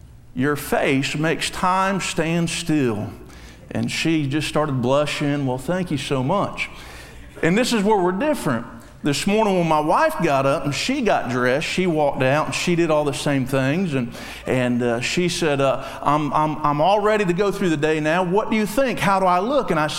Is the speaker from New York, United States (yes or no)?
no; Georgia, United States; And you see, I'm from South Georgia. I preach to a bunch of swamp people